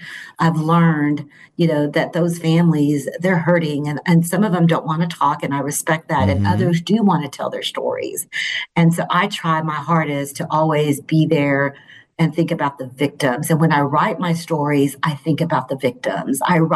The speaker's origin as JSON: {"language": "English", "town": "Odessa", "region": "Texas", "country": "United States", "tie": "born or raised there", "said": "I grew up in Odessa, you know, Friday Night Football, Mojo, all of that."}